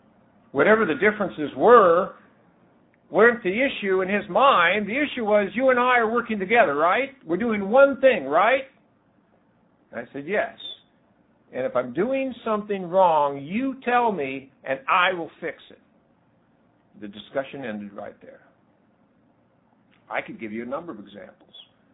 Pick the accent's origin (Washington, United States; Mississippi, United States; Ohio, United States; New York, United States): Washington, United States; I was a supporter of Denny Luker, because I was from Washington State.